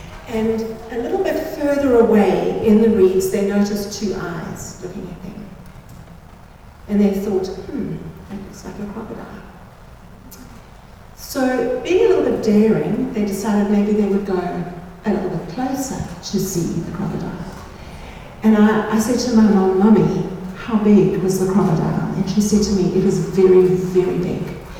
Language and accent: English; South Africa; I am South African.